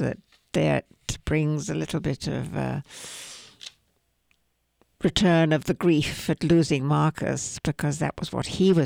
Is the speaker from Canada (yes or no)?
yes; Canada; now in United States; Well, when we first emigrated, we came down from Canada to Texas, and I learned pretty quickly to say pecan instead of pecan.